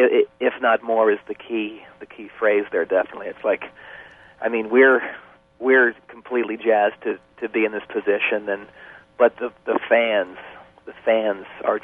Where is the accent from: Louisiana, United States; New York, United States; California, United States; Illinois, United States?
California, United States; they didn't have the same opportunities that I had, you know, growing up in Northern California.